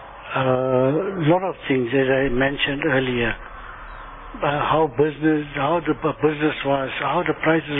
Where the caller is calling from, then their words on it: Lenasia, Gauteng, South Africa; I'm speaking from Extension 3, Lanesia.